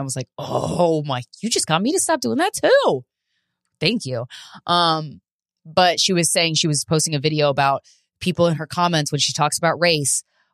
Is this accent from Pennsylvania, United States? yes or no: yes; Pennsylvania, United States; also born or lived in Virginia; And I'm from Pennsylvania. I'm also from Virginia. And both of those states had Confederate flags.